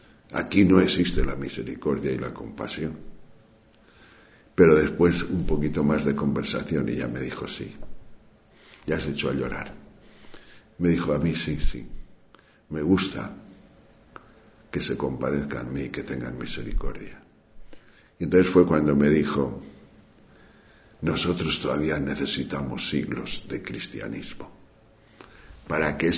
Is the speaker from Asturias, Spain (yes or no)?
no; Castile and León, Spain; La maestra de novicias de Corea, española, de aquí de León, de mi pueblo, me decía a mí